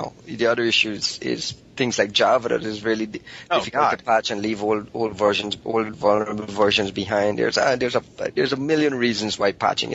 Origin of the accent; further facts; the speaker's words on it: England, United Kingdom; I'm originally from England, but I'm currently living in.